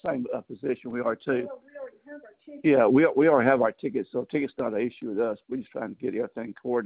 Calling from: Auburn, United States; I'm calling from Auburn.

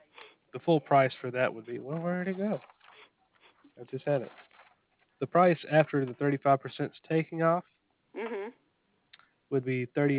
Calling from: Montgomery, Alabama, United States; Well, I'm from Alabama.

